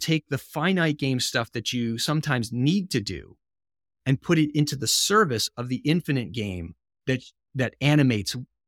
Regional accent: Rhode Island, United States; I then went to my home state, University of Rhode Island, for my PhD.

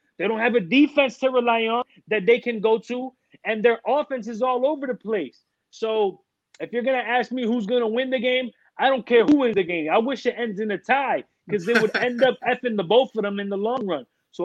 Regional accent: Northeast, United States; growing up in the Northeast

